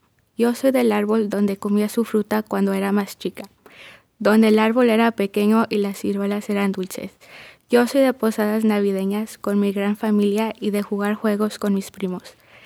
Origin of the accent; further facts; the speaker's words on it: Seattle, Washington, United States; Yo soy de Seattle, Washington, pero orgullosamente mexicana.